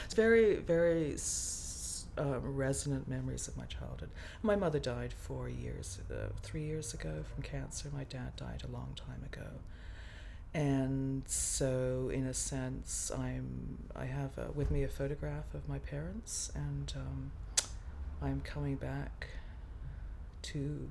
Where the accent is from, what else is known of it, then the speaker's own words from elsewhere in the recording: London, United Kingdom; I grew up in Southeast London, and we had no money.